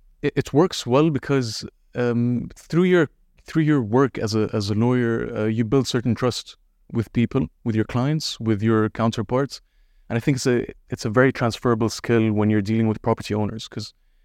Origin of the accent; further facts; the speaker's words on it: Dubai, United Arab Emirates; born and raised in Dubai, and we recently set up an Airbnb company or property management company in Dubai.